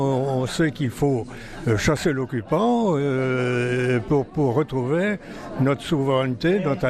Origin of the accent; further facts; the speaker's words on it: Brittany, France; On a été désigné dans mon bled des Côtes d'Armor comme lieu de parachutage.